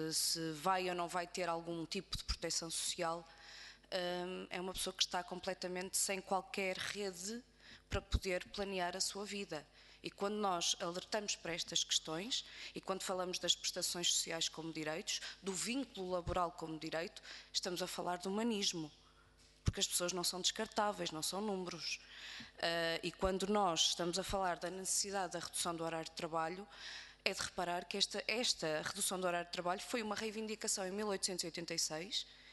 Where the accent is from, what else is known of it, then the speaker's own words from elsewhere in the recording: Santa Maria da Feira, Norte, Portugal; como morreram em Santa Maria da Feira, que é de onde eu sou